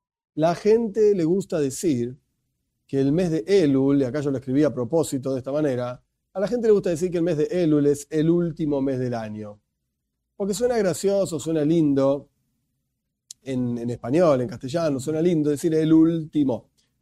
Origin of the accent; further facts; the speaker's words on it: Argentina; Está bien, yo soy argentino, entonces lo pronuncio bien a la argentina.